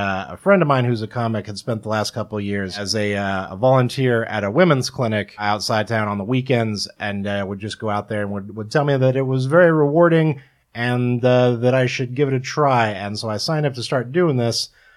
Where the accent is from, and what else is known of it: Kansas, United States; born or raised there